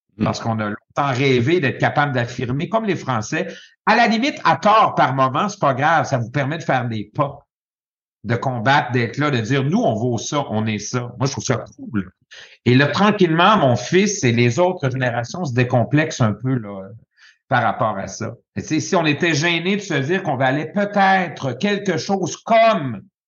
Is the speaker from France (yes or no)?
no; Quebec, Canada; En fait, dans toute notre histoire moderne, les Québécois ont voulu être reconnus par le regard des aut